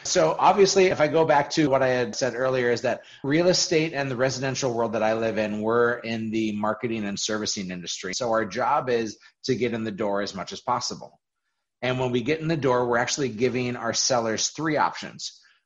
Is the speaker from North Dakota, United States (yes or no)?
yes; Fargo, North Dakota, United States; I grew up in Fargo, North Dakota, always lived here.